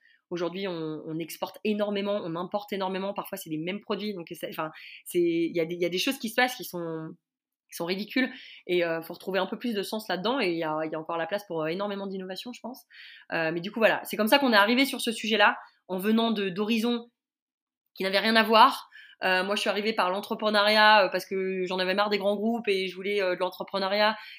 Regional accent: Auvergne-Rhône-Alpes, France; Donc nous en plus, on vient de Haute-Savoie

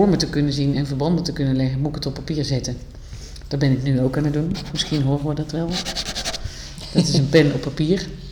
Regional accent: North Brabant, Netherlands; born there; accent: soft G; now in Leiden, Netherlands; ik ben ook nog 45 jaar, geboren in Brabant, misschien wel te horen voor sommige mensen die hier naar luisteren. Nu zijn we in Leiden, dus ik heb een soort rare mix van zachte G's en soms een Leidse R.

